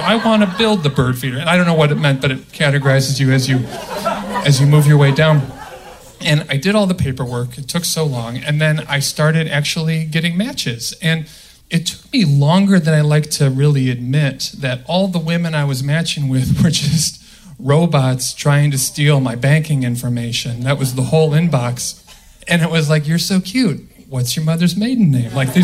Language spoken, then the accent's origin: English; Illinois, United States; I'm from the Midwest. Right? Okay. And, okay. Outside Chicago.